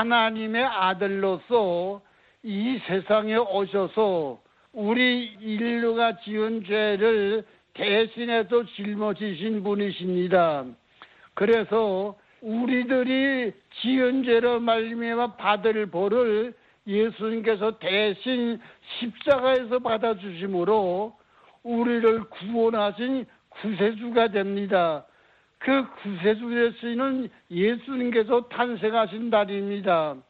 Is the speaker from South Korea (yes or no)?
no; North Korea; moved away; 저도 북한에서 온 사람인지라